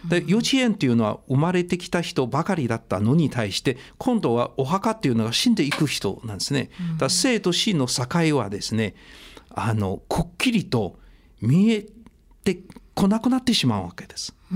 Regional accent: China; now in Japan; 今日本で、25年も住んでいますから、ある程度こう浸っていくわけですね、日本文化そのものが。もし僕は中国人としてこの地に初めてやってくるとですね、きっと驚くんです。

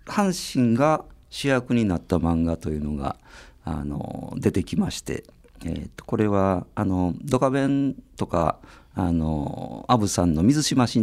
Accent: Okayama, Japan; 出身は岡山なんで、岡山とも何の関係もないんですよね。

